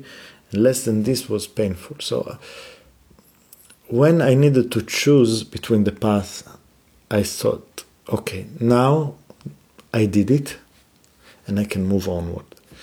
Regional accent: Jerusalem, Jerusalem District, Israel; And then from this, I'm born and raised in Jerusalem, and I went into jazz

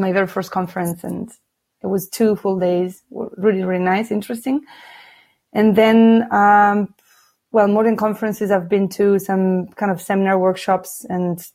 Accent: Milan, Lombardy, Italy; English is a second language; moved away as an adult; also born or lived in Switzerland / Thailand / Laos / Cambodia; I was born and raised in Milan, in Italy, but I've been living in and traveling to more countries that I can't recall.

